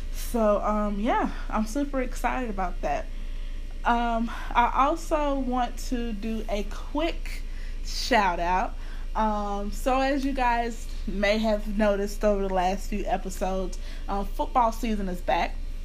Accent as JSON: {"language": "English", "region": "Louisiana", "country": "United States", "lives_now": "Dallas, United States", "said": "And living in Dallas, Texas, I'm one of the odd men out here out here because I'm from Louisiana and I represent my home team very well."}